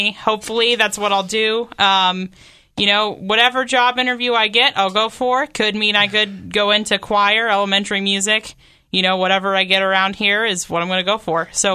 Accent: Miamisburg, Ohio, United States; Yeah, I'm from Miamisburg, like half hour, I think, from here.

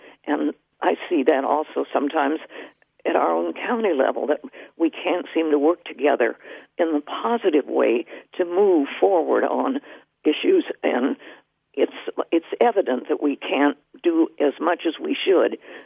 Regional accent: Midwest, United States; I'm from the Midwest.

